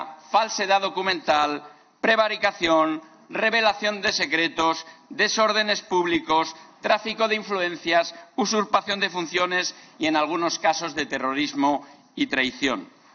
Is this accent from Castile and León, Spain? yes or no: yes; Castile and León, Spain; eso incumbe directamente a mi tierra, a Castilla y León.